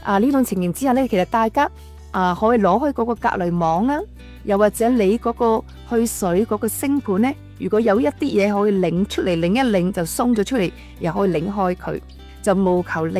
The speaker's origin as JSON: {"language": "Cantonese", "country": "China", "said": "我哋中国人嘅烹调嘅方式咧，都会比较多嘅油烟啦"}